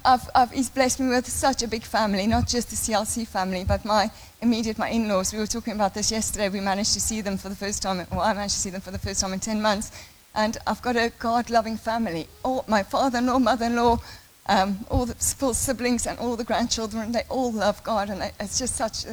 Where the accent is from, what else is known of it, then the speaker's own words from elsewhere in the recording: South Africa; now in United Kingdom; I was raised in South Africa, went to Sunday school, Christian family, rebellious teenager, doesn't want to be confirmed in church, and listened to heavy metal, came to the UK